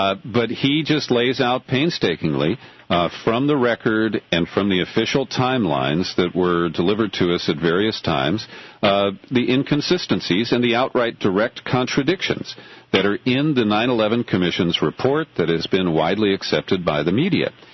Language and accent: English; Cincinnati, Ohio, United States; I'm going to be originating from my hometown of Cincinnati next Wednesday.